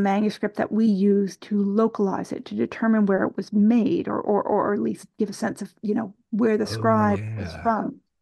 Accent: Canada; So imagine me as a Canadian, I'm going to copy out a passage from your novel

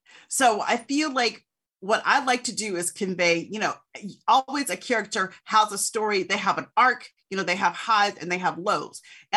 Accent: Tempe, Arizona, United States; Well, I'm from Tempe, Arizona, and you know, I'd never wanted to do anything else.

